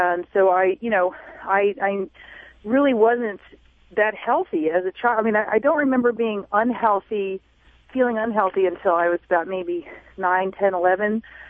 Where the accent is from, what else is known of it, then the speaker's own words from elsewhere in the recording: Richmond, Virginia, United States; now in Sedona, United States; I grew up in Richmond, Virginia, and then I was traveling a lot in California and Hawaii and Oregon and Arizona, for about 7 years before I settled here in Sedona.